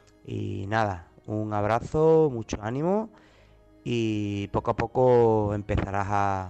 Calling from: Huelva, Andalusia, Spain; corresponsal de Huelva

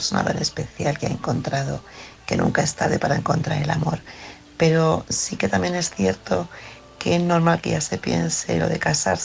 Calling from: Madrid, Community of Madrid, Spain; de Madrid

